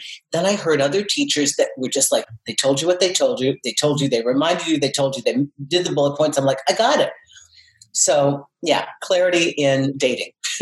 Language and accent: English; Minnesota, United States; I mean, you know, I grew up in Minnesota.